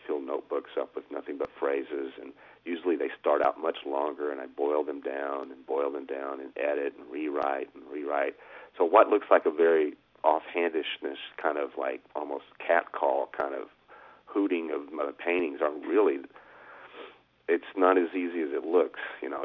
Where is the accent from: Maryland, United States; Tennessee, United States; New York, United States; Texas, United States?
Tennessee, United States; Chattanooga; I came to Murfreesboro from Chattanooga